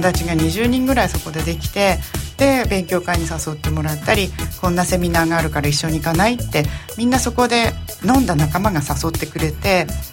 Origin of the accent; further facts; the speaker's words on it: Hokkaido, Japan; 私はあの一族郎と自営業のうちに北海道なんですけれども、はい、生まれ育って、